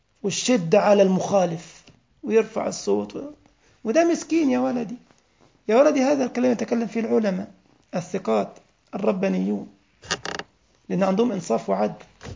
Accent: Egypt; كنت أدرس في مسجد من المساجد في بلدنا مصر

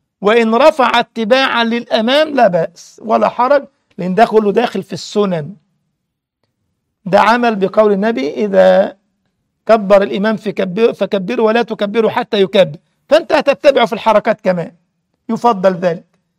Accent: Egypt; وحصل عندنا في مصر والله العظيم، كانوا دخلوها جديد عندنا

